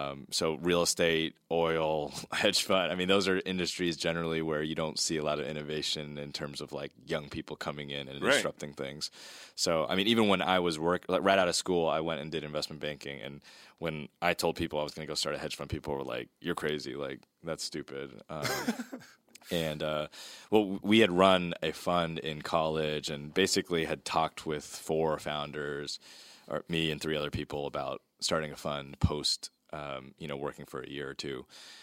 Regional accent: Maryland, United States; Yeah, so I grew up in Maryland, right outside D.C., like maybe 20 minutes from D.C.

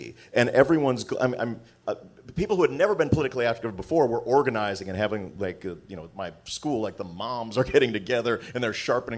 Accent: Illinois, United States; I come from Trump country, like small town Illinois, and I just visited there a week ago

